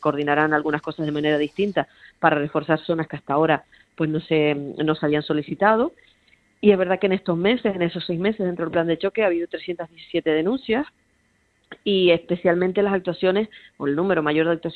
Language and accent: Spanish; La Palma, Canary Islands, Spain; Yo, que soy de La Palma, ya los episodios de calima son constantes.